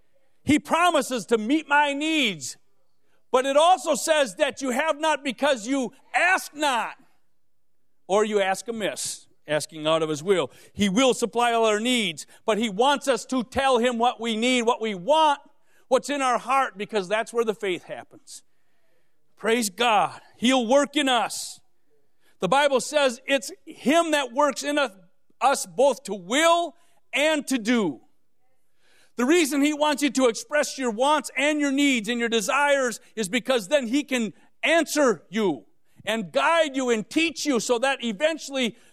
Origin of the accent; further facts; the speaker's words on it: Wisconsin, United States; Midwestern kid from Wisconsin. And I think Wisconsin's different than the rest of the Midwest, by the way. But I'm from Wisconsin.